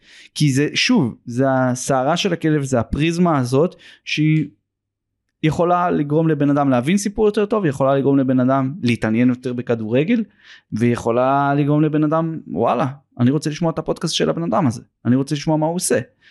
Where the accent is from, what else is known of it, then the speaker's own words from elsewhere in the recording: Jerusalem, Jerusalem District, Israel; אני גדלתי במגרשי האספלט של קטמון ובאקה בירושלים